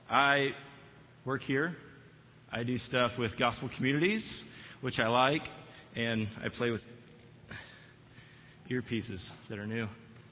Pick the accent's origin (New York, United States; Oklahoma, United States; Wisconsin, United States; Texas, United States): Texas, United States; now in Colorado, United States; we moved to Colorado about 7 months ago, and I was really excited about Colorado summers. Right? I came from Texas, so outside feels great, inside feels great.